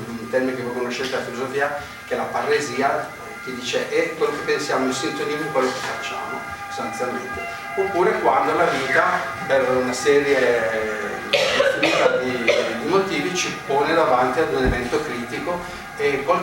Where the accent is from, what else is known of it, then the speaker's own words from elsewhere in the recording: Brescia, Lombardy, Italy; Sono bresciano, si sentirà dall'accento ovviamente.